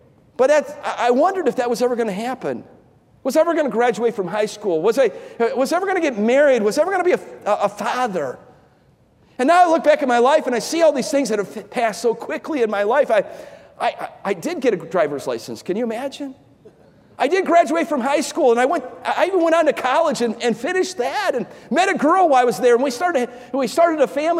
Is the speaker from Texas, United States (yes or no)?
no; Cleveland, Ohio, United States; I grew up in Cleveland, Ohio. I still remember the first house that I really remember my parents lived in. It's on the west side of Cleveland.